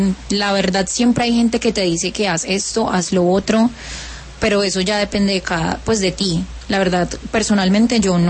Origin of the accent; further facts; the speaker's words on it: Caucasia, Antioquia, Colombia; En el pueblo de donde yo soy de Caucasia, Antioquia.